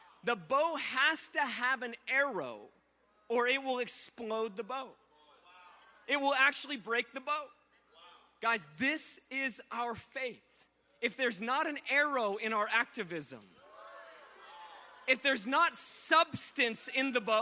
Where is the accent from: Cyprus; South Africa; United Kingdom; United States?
United States; Alaska; now in Hawaii, United States; I'm from Alaska. We didn't have camps. I don't know. It's like a cultural phenomenon I never understood till I moved to, well, no, I live in Hawaii.